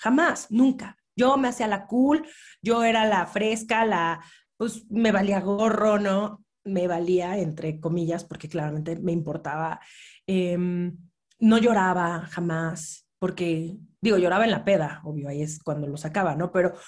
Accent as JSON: {"language": "Spanish", "region": "Mexico City", "country": "Mexico", "tie": "born or raised there", "said": "yo nací, crecí en la Ciudad de México"}